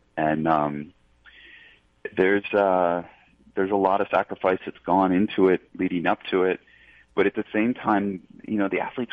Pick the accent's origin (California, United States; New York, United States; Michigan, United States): New York, United States; Fairport; I grew up in Rochester, New York, in Fairport, and then went to school in Pennsylvania in Pittsburgh, and then became a Western transplant after that.